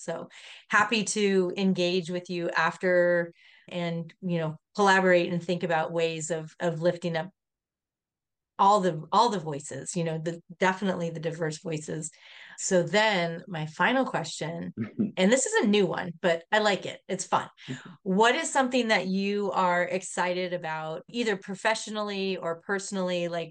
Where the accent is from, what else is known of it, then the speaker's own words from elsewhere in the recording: California, United States; I grew up in California.